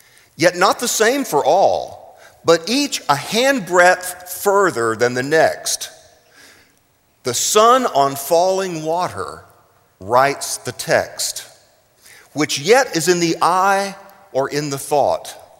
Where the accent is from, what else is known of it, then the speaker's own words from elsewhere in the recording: Texas, United States; Now, I come from South Texas, and I'm not bilingual, but everybody in South Texas has a little Spanish.